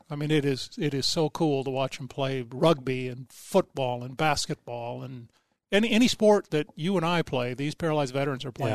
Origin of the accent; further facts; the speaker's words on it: Minnesota, United States; I'm from Minnesota. I'm a veteran.